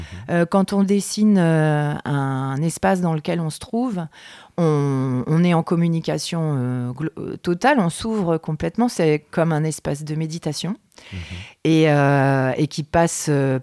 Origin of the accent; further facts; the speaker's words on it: Pays de la Loire, France; born there; je suis allée dans les Coteaux du Layon parce que c'est ma terre natale.